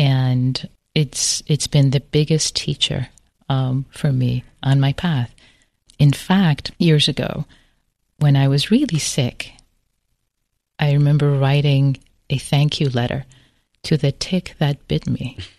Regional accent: Iran; I grew up in Iran. I remember reading the poetry of Hafez and Rumi in Farsi when I was a teenager

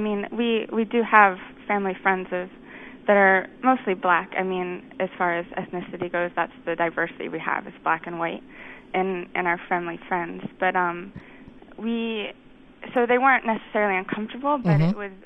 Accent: North Carolina, United States; moved away as an adult; now in New York, United States; I grew up in North Carolina as well, and I moved to New York 2 years ago.

